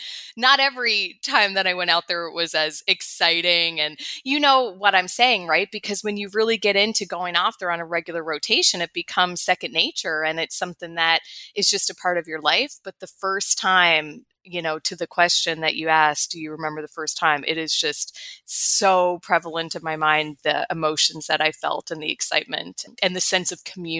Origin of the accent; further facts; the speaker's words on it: St. John's, Newfoundland and Labrador, Canada; So I am from St. John's, Newfoundland, Canada, which is East Coast Canada.